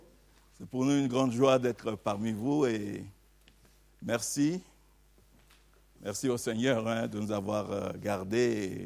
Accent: Montpellier, Occitanie, France; on vient de Montpellier, comme vous le savez.

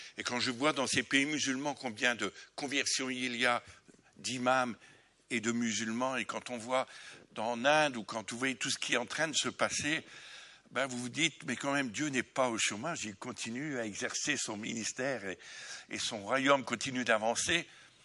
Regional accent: Amiens, Hauts-de-France, France; born there; Mon origine, en fait, je suis né à Amiens dans le Nord, mais mon origine est bretonne. Du côté de ma mère, ma grand-mère maternelle s'appelait Trécherel. Donc c'est bien de ce coin-là.

